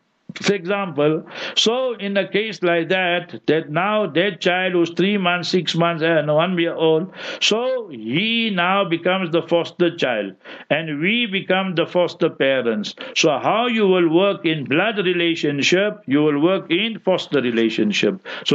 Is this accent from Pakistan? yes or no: yes; Pakistan; English is a second language; moved away as an adult; now in South Africa; I am South African now, but I came from Pakistan end of 18 November I came.